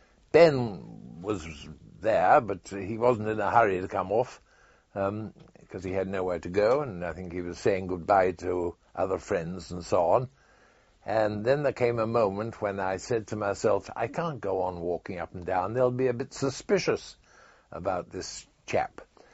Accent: England, United Kingdom; accent: English; I always tried not to talk on the ship because of my English accent sticks out like a sore thumb.

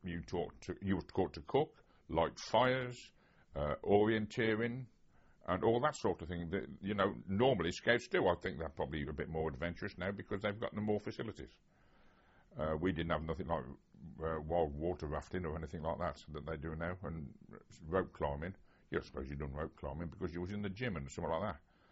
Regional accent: Warwick, West Midlands, United Kingdom; The race course is commonly called the Common in Warwick, by people who were born and bred in Warwick. And we was always on there

